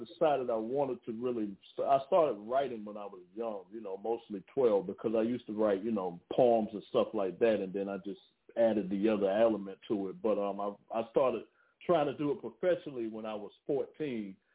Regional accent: Orlando, Florida, United States; born there; but I was born in the South from Orlando, Florida originally.

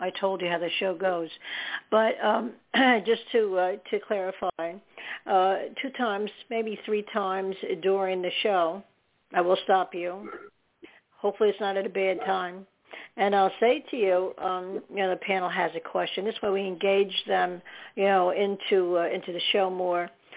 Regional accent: New York, United States; accent: New York; It's better than my New York accent.

